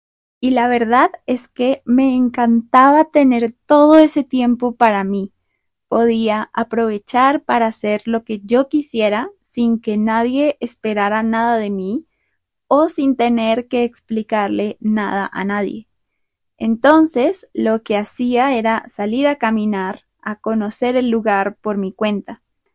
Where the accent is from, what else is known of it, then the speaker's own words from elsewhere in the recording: Colombia; el español de Latinoamérica, específicamente el de Colombia, que es de donde soy.